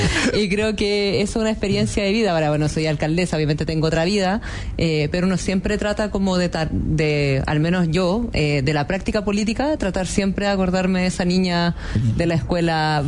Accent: Quinta Normal, Santiago Metropolitan, Chile; Yo soy de Quinta Normal, soy nacida y criada en la comuna. Nací en el ex hospital Félix Bunes

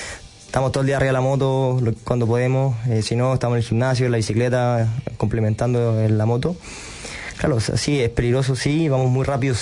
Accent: Chile; una fábrica se acerque a ti siendo chileno, algo bien utópico

